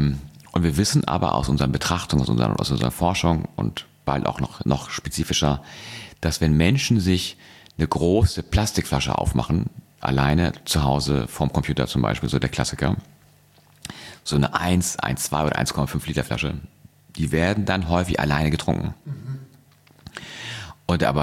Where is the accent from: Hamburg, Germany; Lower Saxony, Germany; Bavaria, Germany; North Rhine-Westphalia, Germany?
Hamburg, Germany; ich komme aus Hamburg